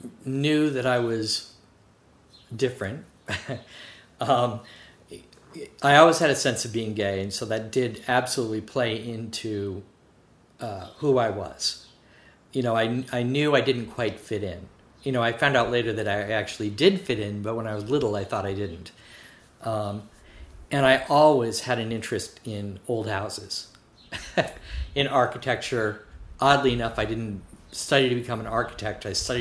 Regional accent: Syracuse, New York, United States; also born or lived in Los Angeles; I grew up in Syracuse and summered up on the St. Lawrence River and on Lake Ontario, so I'm an upstate New York kid. I moved to Hudson from Los Angeles

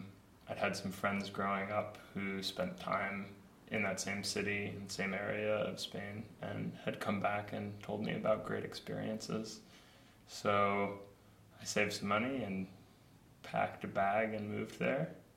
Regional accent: Nassau, New York, United States; now in Hudson, United States; I live in Hudson, New York, and I'm from Nassau, New York.

